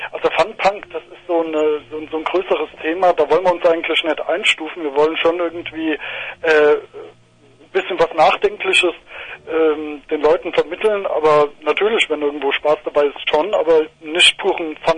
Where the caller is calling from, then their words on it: Weiterstadt, Hesse, Germany; wir kommen aus Weiterstadt